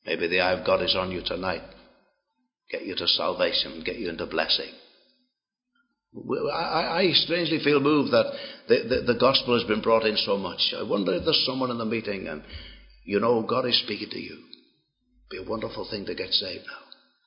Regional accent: Liverpool, North West England, United Kingdom; accent: Liverpool; my Liverpool accent maybe doesn't come over too clearly to you, Scott. We would say it even broader than that if I was at home.

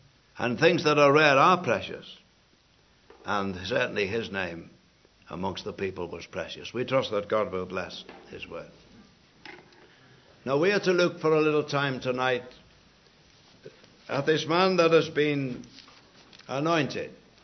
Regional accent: England, United Kingdom; now I'm English, you've got to forgive me saying it the right way.

